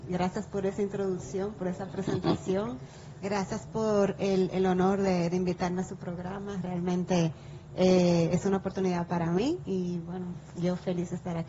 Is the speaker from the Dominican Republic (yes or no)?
yes; Bonao, Monseñor Nouel, Dominican Republic; yo desde pequeña, yo soy de Bonao y estudié en un colegio que le daba mucha importancia a lo que es el arte y la música, la pintura.